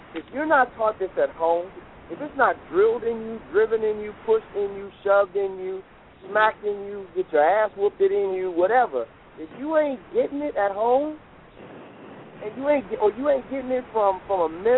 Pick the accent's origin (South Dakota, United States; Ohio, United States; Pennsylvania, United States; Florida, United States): Ohio, United States; Cleveland; as a black athlete growing up in Cleveland, me and my wife have a house in Cuyahoga Falls, which is right there in the Cleveland area.